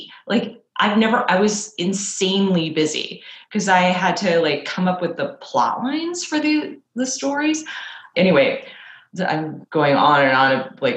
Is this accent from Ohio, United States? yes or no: no; Manhattan, New York, United States; I grew up in Manhattan. It's going to be about Manhattan teenagers.